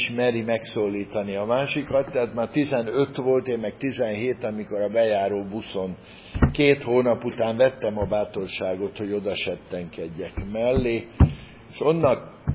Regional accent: Szabadszállás, Bács-Kiskun, Hungary; also born or lived in Fót / Érsekcsanád; 0 évesen elkerültem fogtőre, ott volt édesapám lelkész 7 évig, és aztán szabadszállásra visszaválasztották, 13 éves koromig ott zajlott az életem, és akkor kerültünk Irsekcsanádra, a világ közepére.

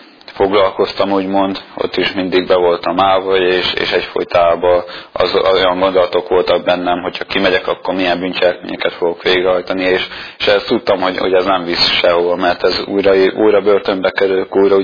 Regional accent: Kecskemét, Bács-Kiskun, Hungary; Kecskeméti vagyok, és így Kecskemétre átkerültem egy másik városba, gimnáziumba

